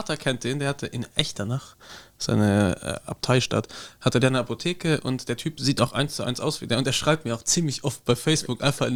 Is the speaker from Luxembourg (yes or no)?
yes; Luxembourg; Bei uns in Luxemburg gab es jahrelang Thüringer Würstel